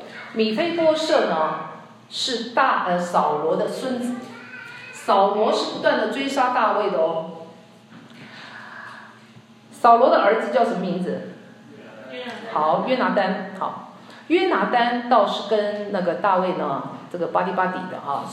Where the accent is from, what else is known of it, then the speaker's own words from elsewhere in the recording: Taiwan; 我自己本身是从台湾来的哈